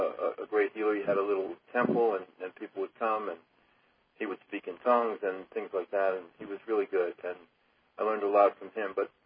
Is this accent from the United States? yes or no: yes; New York, United States; And, of course, being a New Yorker, I said, well, what do you charge later on?